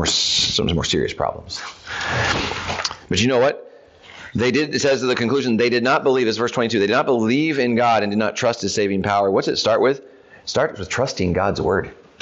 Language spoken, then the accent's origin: English; Minnesota, United States; As a Minnesotan, all right.